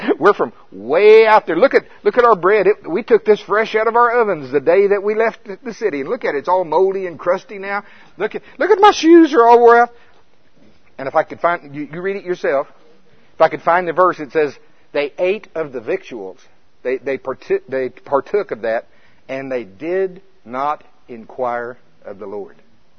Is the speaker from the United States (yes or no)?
yes; United States; I'm from Pottawatomie County.